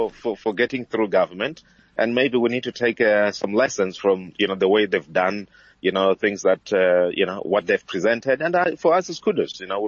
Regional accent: Limpopo, South Africa; You know, I live in Gauteng, but I'm from Limpopo.

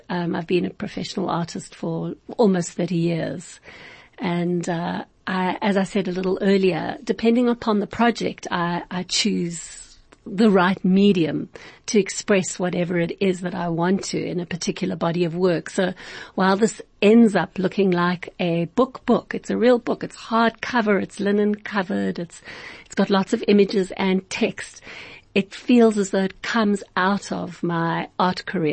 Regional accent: Cape Town, Western Cape, South Africa; also born or lived in United States; So I grew up in Cape Town, and my family emigrated when I graduated high school.

